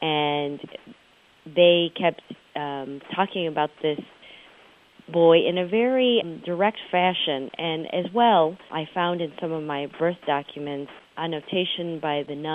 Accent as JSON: {"language": "English", "country": "United States", "said": "She's very wedded to her traditional role as a Chinese woman, and I'm an American woman, very opinionated and independent."}